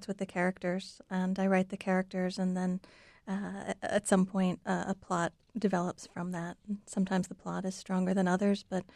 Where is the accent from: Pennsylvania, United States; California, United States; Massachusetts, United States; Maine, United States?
Maine, United States; Houlton; Oh, I'm from Aroostook County. I'm from Holton.